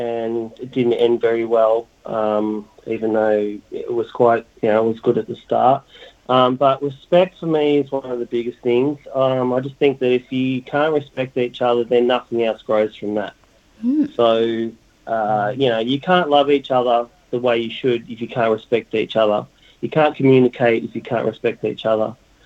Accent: Melbourne, Victoria, Australia; I grew up in Clayton, Melbourne, It was quite a multicultural neighborhood

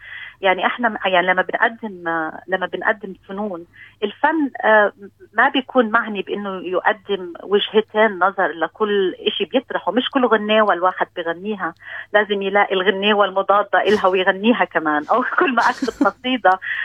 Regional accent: Palestine; يعني أول مرة إنه إحنا كفلسطينية يكون مفتوح لنا الباب

